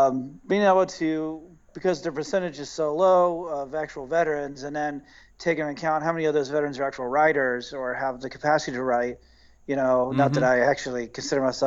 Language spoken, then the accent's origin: English; Houston, Texas, United States; I'm always kind of like Texas, Houston-centric, so I always try to always like infuse my hometown and these stories.